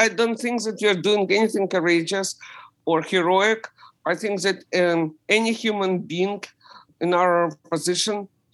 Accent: Ukraine; also born or lived in Austria / Italy; now in United States; When we immigrated from Ukraine, we had to wait half a year in Austria and Italy in refugee camps.

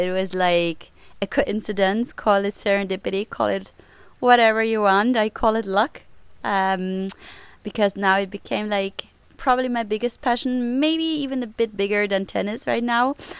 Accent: Germany; I'm 42 years old. I'm born and raised in Germany.

